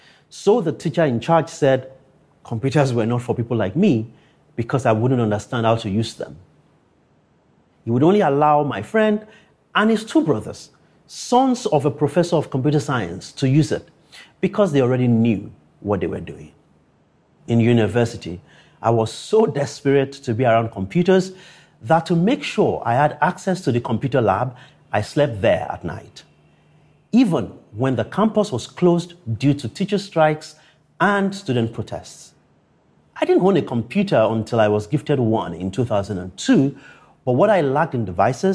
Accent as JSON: {"language": "English", "country": "Nigeria", "said": "And it's a race that my home country, Nigeria, and home continent, Africa, are losing."}